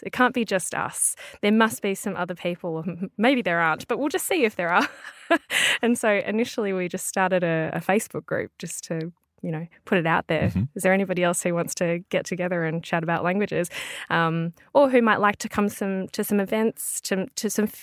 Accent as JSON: {"language": "English", "town": "Melbourne", "region": "Victoria", "country": "Australia", "said": "So I'm from Australia. That's mm-hmm. probably evident from my accent. I'm from Melbourne, which is right down south. And I'm here in Glasgow today."}